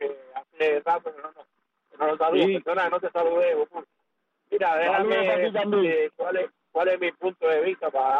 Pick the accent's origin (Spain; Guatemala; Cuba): Cuba